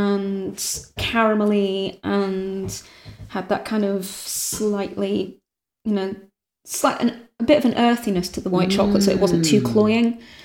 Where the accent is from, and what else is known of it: North West England, United Kingdom; born or raised there; moved away as an adult